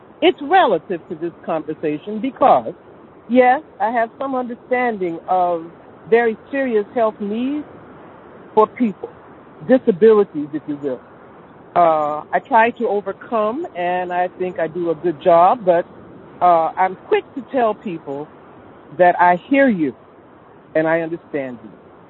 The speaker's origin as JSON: {"language": "English", "region": "Mississippi", "country": "United States", "tie": "born or raised there", "said": "I was coming from Mississippi, and Mississippi in my childhood was not a wonderful place, legally, socially, or anything for a black child."}